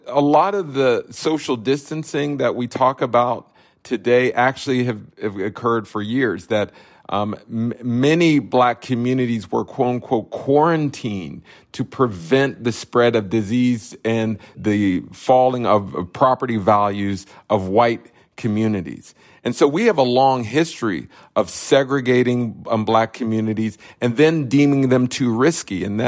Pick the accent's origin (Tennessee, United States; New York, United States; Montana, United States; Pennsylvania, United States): Pennsylvania, United States; Pittsburgh; I'm from Pittsburgh, where Google landed its headquarters there.